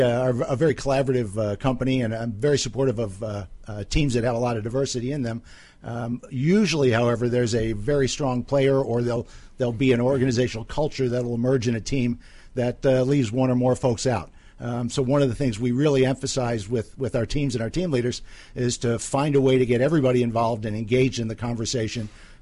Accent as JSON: {"language": "English", "town": "Rochester", "region": "New York", "country": "United States", "tie": "born or raised there", "said": "I grew up in Rochester, New York on Lake Ontario in the snow belt."}